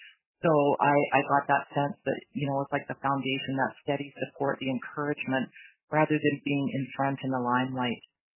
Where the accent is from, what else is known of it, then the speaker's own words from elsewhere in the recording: Vancouver, British Columbia, Canada; So I was raised from what we might refer to as settler parents. So my parents immigrated from England, and I grew up in Vancouver.